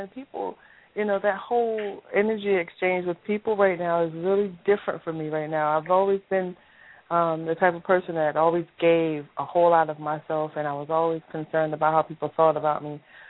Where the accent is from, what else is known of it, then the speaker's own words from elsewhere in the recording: the South, United States; I'm from the South